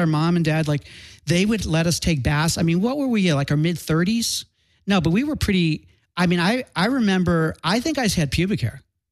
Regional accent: Chicago, Illinois, United States; now in Los Angeles, United States; You know, I'm from Chicago. I didn't grow up here, so I don't have a lot of friends and family here

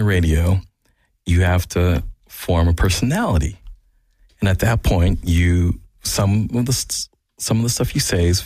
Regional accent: Philippines; Probably better than I can, even though I'm Filipino.

